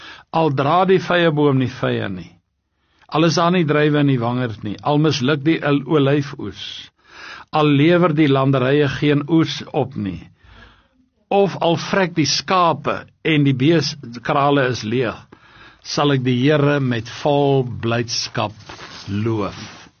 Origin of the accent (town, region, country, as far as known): Highveld, South Africa; born or raised there